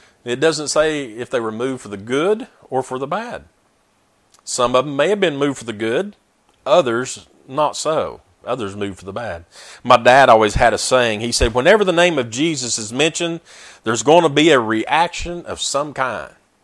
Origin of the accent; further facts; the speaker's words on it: the South, United States; You know, I grew up in the Bible Belt. That's what they used to call the South, all around Tennessee and North Carolina and Mississippi, all these places down the South, Alabama, the Bible Belt, you know, and we're supposed to be like the buckle of it.